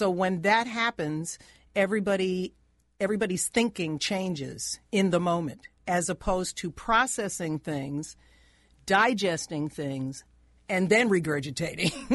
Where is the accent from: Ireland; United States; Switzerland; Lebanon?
United States; Bay Shore, New York; I didn't have those issues growing up in Bayshore, Long Island, although I did go to a predominantly white school.